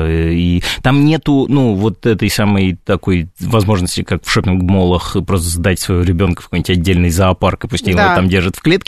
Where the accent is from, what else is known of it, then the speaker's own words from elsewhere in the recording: Moscow, Russia; Как москвич петербуржанину.